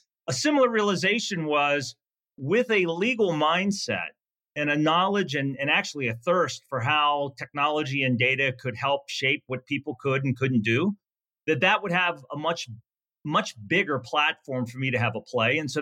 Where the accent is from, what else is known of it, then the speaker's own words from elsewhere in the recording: Virginia, United States; It was great. I was the youngest of four kids, the only son.